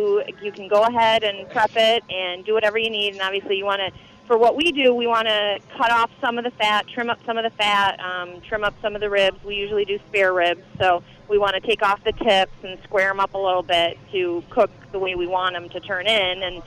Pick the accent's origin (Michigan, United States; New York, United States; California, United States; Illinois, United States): Michigan, United States; Grand Rapids; We are. We are from Grand Rapids.